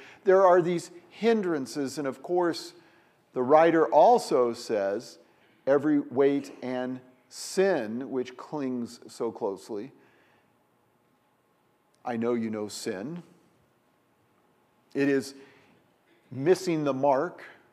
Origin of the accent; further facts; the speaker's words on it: West Coast, United States; Well, I grew up on the West Coast and they had foxtails.